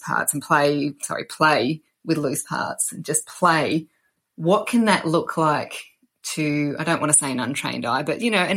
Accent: South Australia, Australia; I went over to visit where I grew up, the farm area where I grew up in South Australia, over the holidays

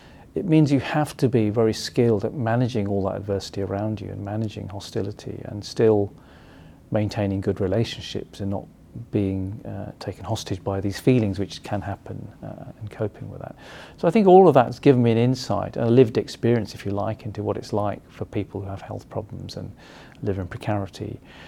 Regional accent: Kenya; born there; I'm also of Sikh Punjabi heritage. My parents were migrants. I was born in Kenya. They lived in Kenya for many years.

